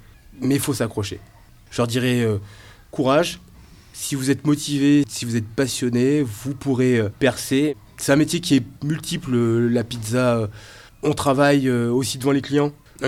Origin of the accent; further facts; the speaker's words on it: Nouvelle-Aquitaine, France; Je suis bien ici. Je suis natif de la Corrèze et j'ai pas envie d'aller voir ailleurs.